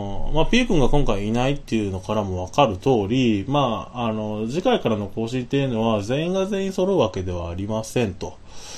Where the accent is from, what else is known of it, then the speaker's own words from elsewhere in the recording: Osaka, Japan; もう僕ら大阪ですけど